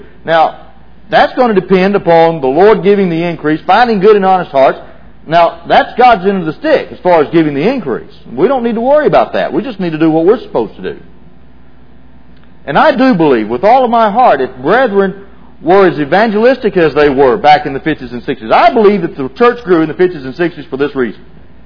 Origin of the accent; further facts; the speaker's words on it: Pine Bluff, Arkansas, United States; You know, I come from Pine Bluff, and back when I was a young child, you know, there were 600-700 Christians in Pine Bluff, Arkansas